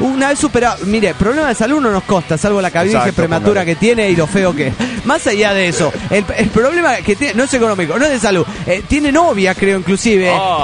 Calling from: Tijuana, Baja California, Mexico; de Tijuana, Chavache, California, México.

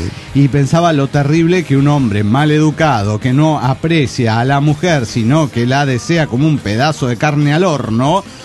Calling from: Tultepec, State of Mexico, Mexico; de Tultepec, Estado de México.

